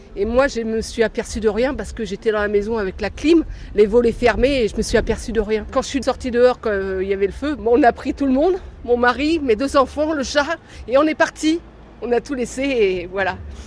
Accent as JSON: {"language": "French", "region": "Normandy", "country": "France", "said": "nous, à la base, on ne vient pas d'une région où il y a beaucoup d'incendies puisqu'on vient de Normandie."}